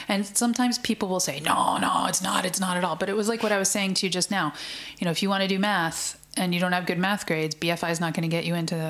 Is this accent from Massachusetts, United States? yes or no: yes; Pittsfield, Massachusetts, United States; I'm from Massachusetts, from Western Massachusetts.